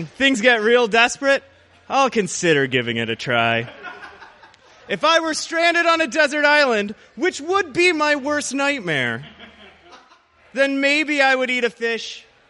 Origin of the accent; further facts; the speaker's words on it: Joliet, Illinois, United States; born there; now in Chicago, United States; See, I was born in Joliet, Illinois. It's a suburb slash garbage dump about 45 minutes outside of the city, and I've spent about the past 6 years living in Chicago.